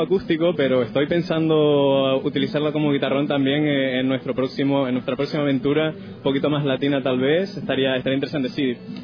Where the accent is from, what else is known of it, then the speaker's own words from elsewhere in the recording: Canary Islands, Spain; yo soy de Canarias